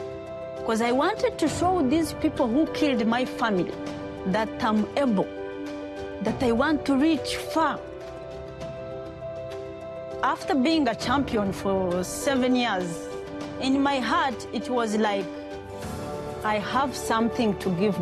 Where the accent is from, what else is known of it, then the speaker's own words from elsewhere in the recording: Eastern Province, Rwanda; I grew up in East Province of Rwanda.